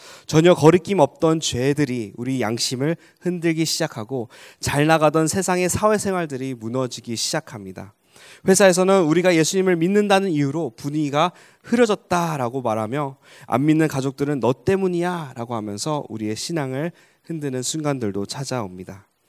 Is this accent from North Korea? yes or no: no; Egypt; 제가 이집트에서 자라면서 돌을 많이 맞아보았습니다. 상당히 아픕니다.